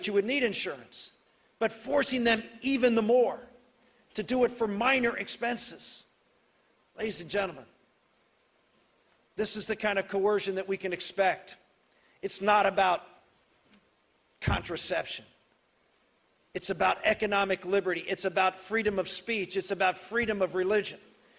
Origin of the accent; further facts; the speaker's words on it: Pennsylvania, United States; Now, I come from Pennsylvania. We're doing a little bit of that in Pennsylvania, thank God.